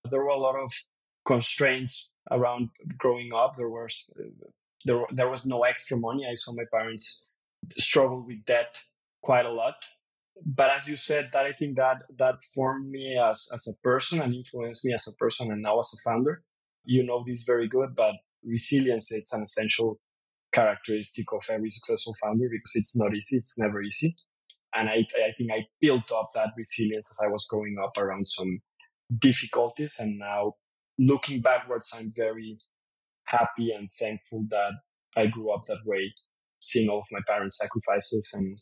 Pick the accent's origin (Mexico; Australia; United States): Mexico; Guadalajara, Jalisco; I was born and raised, as you said, here in Guadalajara, in a middle-class family in Mexico.